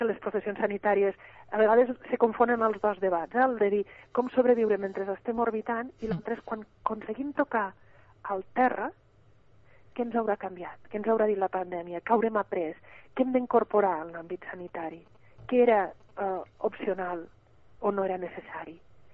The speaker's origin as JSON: {"language": "Catalan", "town": "Lleida", "region": "Catalonia", "country": "Spain", "said": "jo soc de Lleida, no sé si es nota en la forma de parlar"}